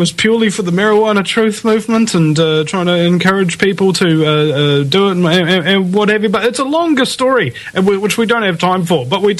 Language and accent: English; New Zealand